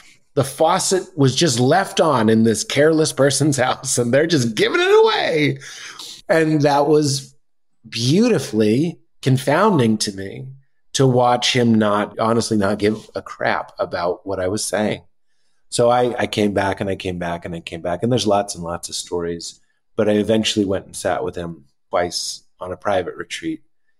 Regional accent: Boston, Massachusetts, United States; We're both from Boston, the Boston area.

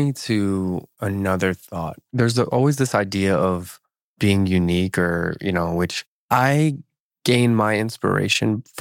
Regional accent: New Jersey, United States; I was raised in South Jersey, Philadelphia area, not far from Virginia.

